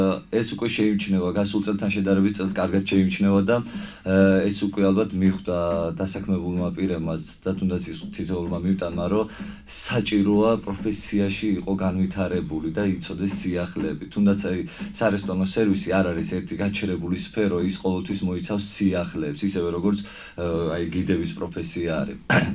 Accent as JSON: {"language": "Georgian", "region": "Adjara", "country": "Georgia", "said": "აი ჩვენი კუთხეა ეს დასავლეთ საქართველოს კერძო აჭარა, მოიხსენებათ ზან ისე საკურორტო ზოლი არის და ტურისტებსაც ძალიან ხშირად სტუმრობენ."}